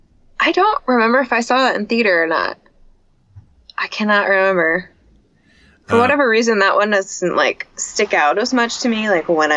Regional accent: Vancouver, Washington, United States; In Vancouver, Washington.

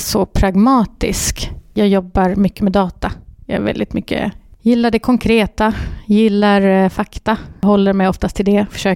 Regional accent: Malmö, Skåne, Sweden; accent: Malmö dialect; jag är uppvuxen i Rosengård i Malmö.

